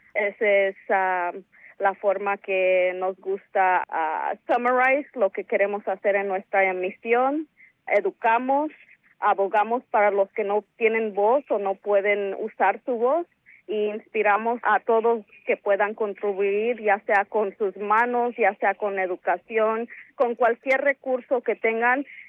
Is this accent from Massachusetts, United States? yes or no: no; California, United States; Yo soy de California, he crecido en California por casi toda mi vida